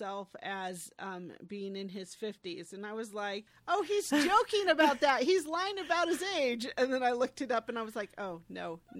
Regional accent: United States; Because I'm an American, I don't really understand the nuances of the political cabinets here

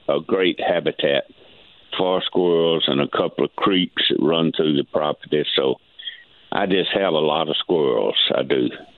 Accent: Alabama, United States; Well, I'm not. I'm from a rural county in Alabama, Wilcox County, which is a county that my wife says it's in a time warp.

